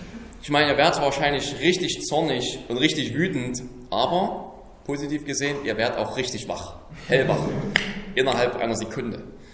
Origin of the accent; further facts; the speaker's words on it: Saxony, Germany; ich komme aus Sachsen, ich bin 27 Jahre alt, das ist meine Identität. Ich bin Staatsbürger in Deutschland